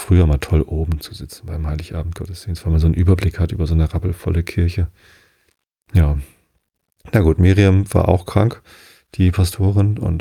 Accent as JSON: {"language": "German", "town": "Wistedt", "region": "Lower Saxony", "country": "Germany", "said": "Und ich komme ja aber aus Wisted und ich bin, und Wisted hat keine eigene Kirche und Wisted gehört halt zum, zur Tosteder Kirche. Ich bin in Tosted konfirmiert."}